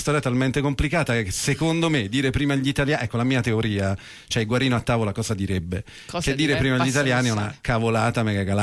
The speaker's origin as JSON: {"language": "Italian", "town": "Battipaglia", "region": "Campania", "country": "Italy", "tie": "born there", "said": "io in realtà non è che sono nato in Cilento, perché cilentani erano i miei. Io sono nato a Battipaglia, che non è Cilento, è Piana del Sele"}